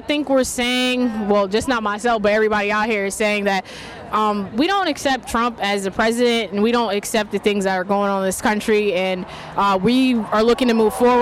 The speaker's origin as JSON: {"language": "English", "town": "Wilmington", "region": "Delaware", "country": "United States", "said": "I'm from Wilmington, Delaware."}